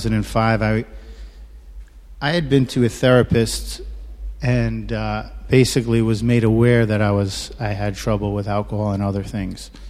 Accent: New Jersey, United States; also born or lived in Queens, New York; I grew up in New Jersey and Queens. My folks were divorced when I was 2. I was raised by my mom.

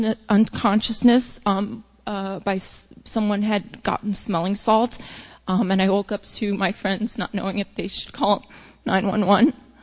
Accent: New York City, New York, United States; I grew up in New York City.

